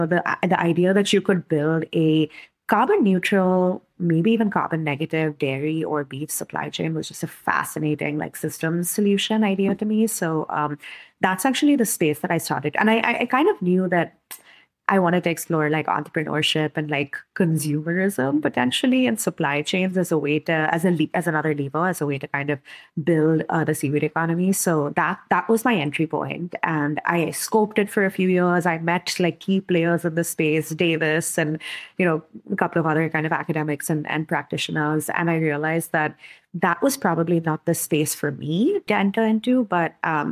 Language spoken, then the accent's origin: English; India; moved away as an adult; So I'm originally from India. When I went to the States for undergrad, I studied biology